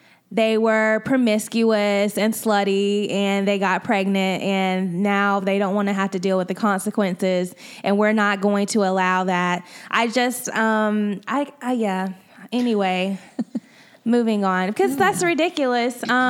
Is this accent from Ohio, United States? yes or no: yes; Ohio, United States; the state of Ohio, my home state, is being sued for how they fund special education